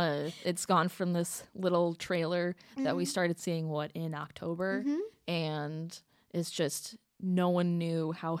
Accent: Wisconsin, United States; Wisconsin.

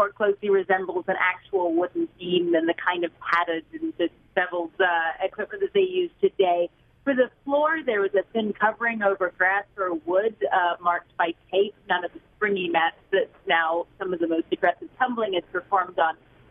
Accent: London, United Kingdom; but as a Londoner, I can well imagine that the rains got in the way.

